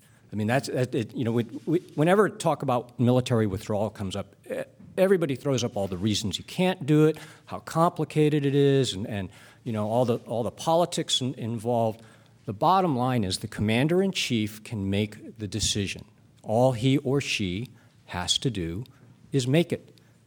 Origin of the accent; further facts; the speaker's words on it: California, United States; I am Californian by birthright, Northern California specifically